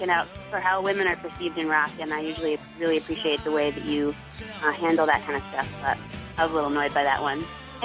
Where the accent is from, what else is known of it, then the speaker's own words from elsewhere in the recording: Chicago, Illinois, United States; I'm from Chicago.